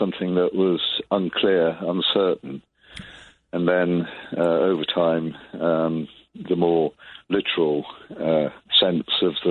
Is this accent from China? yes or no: no; England, United Kingdom; being an Englishman